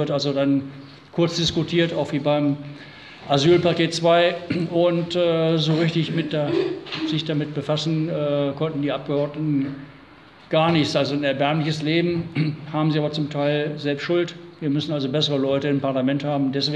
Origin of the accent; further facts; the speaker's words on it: Wiesbaden, Hesse, Germany; Ich komme aus Wiesbaden, habe in Frankfurt kandidiert